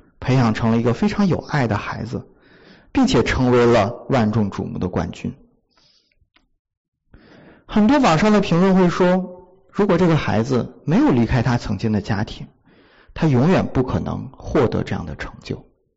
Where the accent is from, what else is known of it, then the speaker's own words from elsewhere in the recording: Beijing, China; 我是从北京来的，北京的高考录取分数和山东的高考录取分数就是很不一样的。